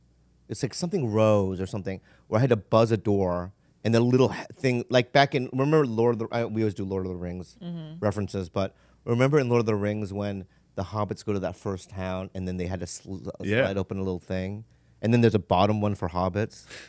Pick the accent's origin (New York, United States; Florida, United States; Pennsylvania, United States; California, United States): California, United States; San Diego; born there; before I'm anything, I'm an American. It doesn't look, feel like it or look like it, mm-hmm. but that's what I am. I was born in San Diego, Sharps Hospital, 1971.